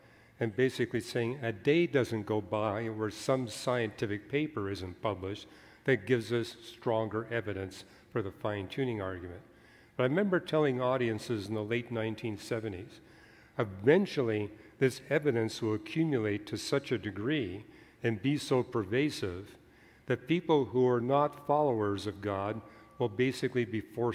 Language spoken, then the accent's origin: English; Canada; because I grew up in Canada where birch trees exist everywhere.